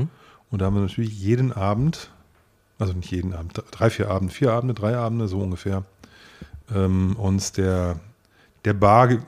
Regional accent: Leipzig, Saxony, Germany; ich dachte, als Leipziger hat man so eine gewisse Verpflichtung zu seinen lokalen Künstlern und sowas.

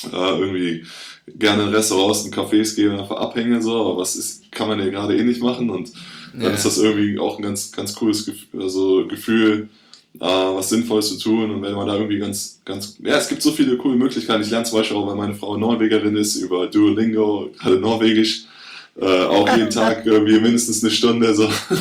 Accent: Cologne, North Rhine-Westphalia, Germany; Ja, also ich komme aus Köln

